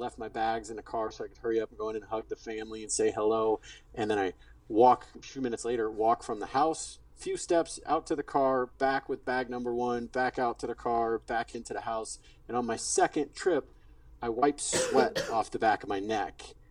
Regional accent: St. Louis, Missouri, United States; My parents were from there originally, so when my dad got out of the Navy, I grew up in St. Louis. Middle school, you know, elementary, middle school, high school in St. Louis.

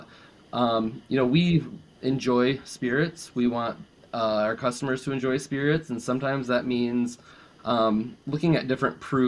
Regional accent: Netherlands; I grew up in Holland, and the craft beer scene was always very alluring to me.

